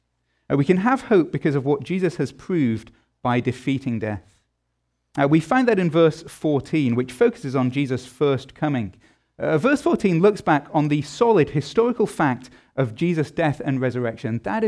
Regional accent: England, United Kingdom; I'm from England.

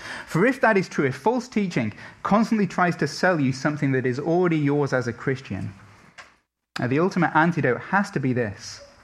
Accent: England, United Kingdom; now in United States; I'm saying this even as an Englishman. You know, I've been in America long enough to realize that feelings matter.

